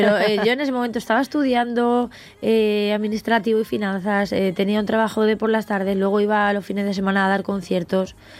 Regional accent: Madrid, Community of Madrid, Spain; also born or lived in Ciudad Real; now in Seville, Spain; soy de Madrid, he vivido en Ciudad Real, en La Mancha muchos años, ahora vivo en Sevilla. Estoy mucho aquí en Barcelona

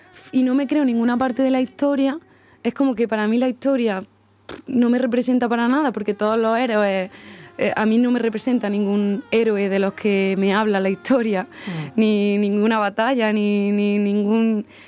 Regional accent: Villanueva de la Reina, Andalusia, Spain; born there; Aunque tiene otras dificultades nacer en un pueblo, pero agradezco también mucho donde nací, en Villanueva de la Reina

